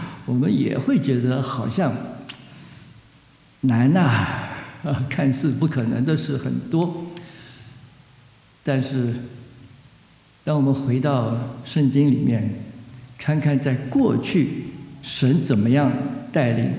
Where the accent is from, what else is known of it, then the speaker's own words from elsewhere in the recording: China; 我们中国人大概最知道